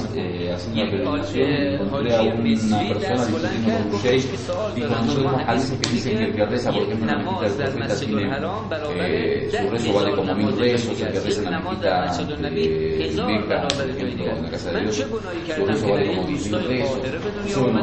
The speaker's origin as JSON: {"language": "Spanish", "country": "Iran", "second_language": "Spanish", "said": "Yo le dije que era shia, que era iraní, se dieron cuenta que era shia y les pareció algo interesante."}